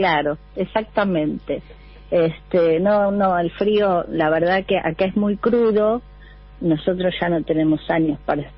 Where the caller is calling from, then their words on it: Mar de Ajó, Buenos Aires Province, Argentina; soy de Mar de Ajó.